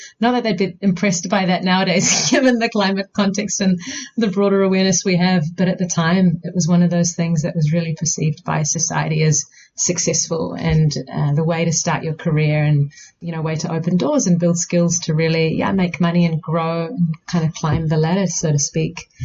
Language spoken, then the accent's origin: English; India; move to my home country, India